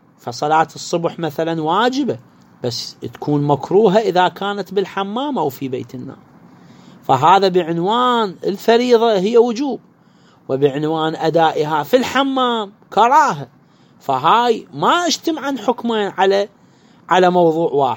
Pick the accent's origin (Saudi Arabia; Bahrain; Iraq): Iraq; يستعملوا عندنا بالعراق بكثرة.